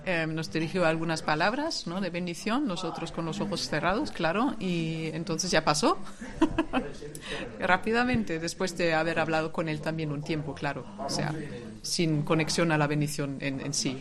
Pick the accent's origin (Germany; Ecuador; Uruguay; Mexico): Germany; Spanish is a second language; now in Spain; porque en mi infancia existía esto en Alemania y ya no existe en Alemania